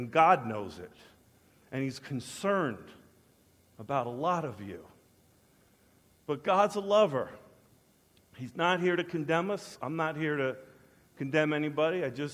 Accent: New York, United States; Growing up on Long Island, man, just fooling around my friends, running into Manhattan, you know

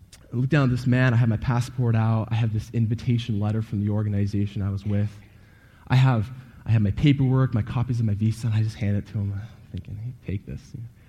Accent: Portland, Oregon, United States; I'm from Portland, Oregon.

